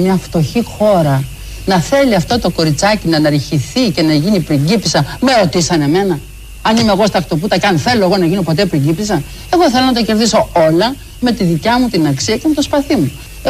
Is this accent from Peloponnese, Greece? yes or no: yes; Chiliomodi, Peloponnese, Greece; Πάντοτε ότι είμαι από το Χιλιομόδι και εκεί η παιδική μου ηλικία εκεί ήταν.